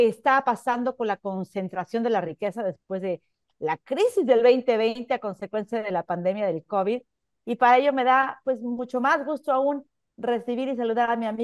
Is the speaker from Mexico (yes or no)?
yes; Mexico; now in Barcelona, Spain; soy una empresaria de origen mexicano que hoy los saludo desde Barcelona.